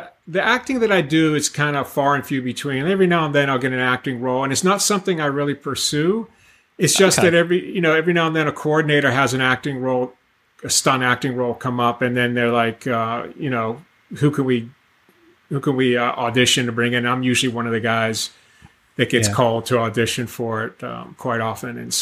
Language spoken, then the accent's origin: English; Pittsburgh, Pennsylvania, United States; Well, my main reason for moving to California, I moved from Pittsburgh, Pennsylvania.